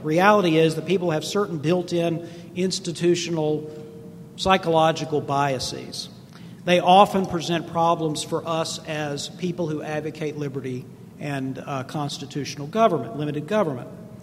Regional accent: Charlotte, North Carolina, United States; I want to admit to a bias that I'm from Charlotte. This is where I'm from. Is anybody else from here? So welcome to my hometown.

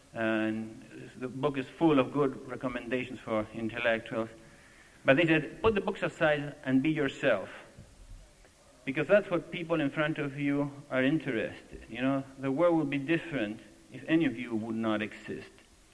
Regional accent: Argentina; including my home country, my native country, Argentina.

